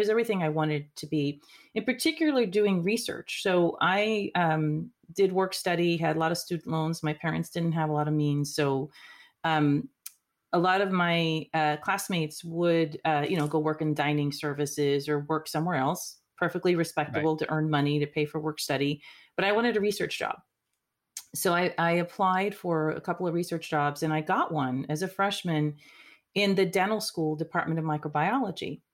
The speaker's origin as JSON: {"language": "English", "country": "Puerto Rico", "tie": "born or raised there", "said": "growing up in Puerto Rico, the U.S. is so different."}